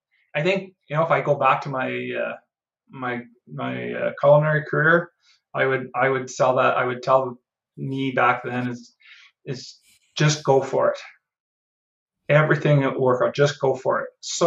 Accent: Saskatchewan, Canada; also born or lived in Manitoba; I lived, I grew up in Saskatchewan and moved to Manitoba to start my career

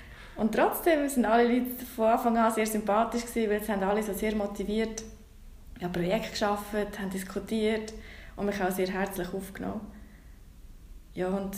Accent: Aargau, Switzerland; Was ich sagen kann, ist, woher ich komme. Ich komme aus dem Aargau

